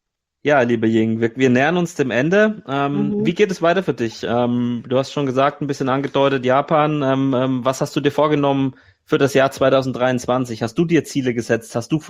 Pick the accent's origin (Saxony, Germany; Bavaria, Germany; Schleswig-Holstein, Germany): Bavaria, Germany; in meiner fränkischen Heimat in Nürnberg